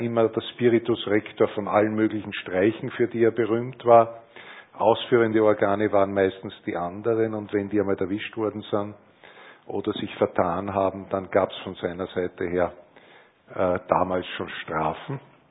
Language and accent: German; St. Pantaleon, Austria; komischerweise in St. Pantaleon, wo ich herkomme